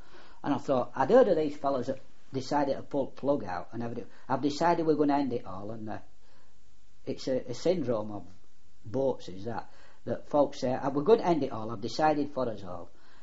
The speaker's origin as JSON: {"language": "English", "country": "United Kingdom", "said": "I said, we're British, we can last six."}